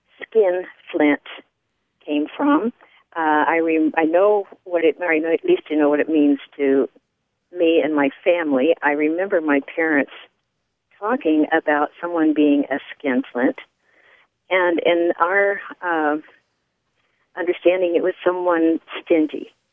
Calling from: Indiana, United States; I'm calling from Indiana.

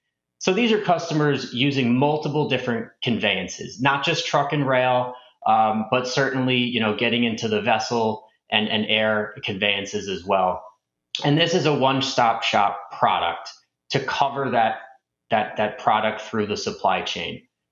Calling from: Westport, Connecticut, United States; I'm coming in from Westport, Connecticut, and Happy to be here today

